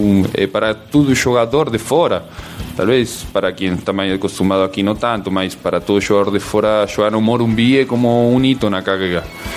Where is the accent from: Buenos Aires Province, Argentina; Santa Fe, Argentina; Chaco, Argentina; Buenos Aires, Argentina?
Santa Fe, Argentina; Rosario; Portuguese is a second language; now in Brazil; Eu sou argentino, eu também já falei, sou de Rosário